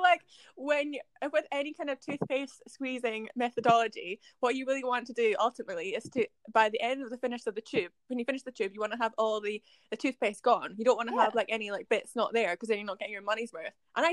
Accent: Edinburgh, Scotland, United Kingdom; now in London, United Kingdom; I am from Edinburgh, I live in London, have lived there for about a year

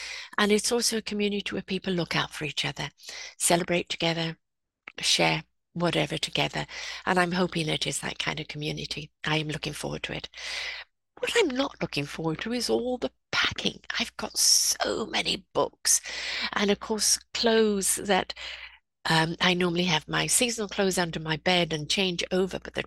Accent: England, United Kingdom; also born or lived in South Africa / United States; now in Canada; I've lived in 4 countries. So I've lived, born and raised in England, lived in South Africa, lived in the States, live in Canada. I'm coming up to 44 years in Canada.

